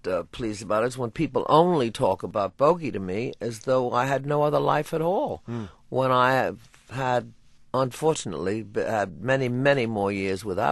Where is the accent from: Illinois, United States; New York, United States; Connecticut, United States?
New York, United States; I'm a New Yorker, you know, surrounded by tall buildings.